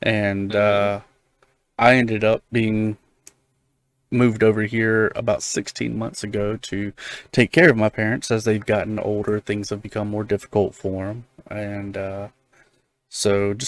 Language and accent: English; Munster, Ireland; now in New York City, United States; We are from County Cork in Ireland.